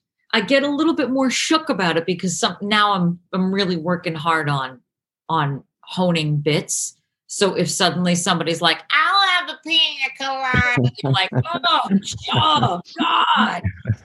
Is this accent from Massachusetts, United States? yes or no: yes; Boston, Massachusetts, United States; I grew up in Boston, but I did sketch and improv there.